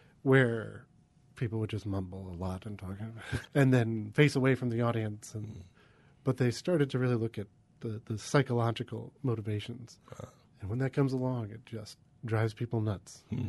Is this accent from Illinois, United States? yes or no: no; Cleveland, Ohio, United States; Originally, I'm from Cleveland, Ohio. I lived there for a number of years, went to Heidelberg University for undergrad